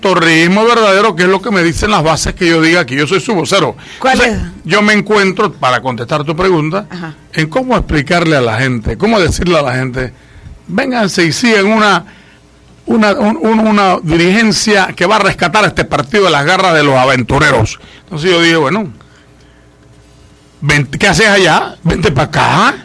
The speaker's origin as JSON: {"language": "Spanish", "country": "Panama", "said": "Siendo panameños todos, yo quiero decirte que todos reclaman el contacto con las bases."}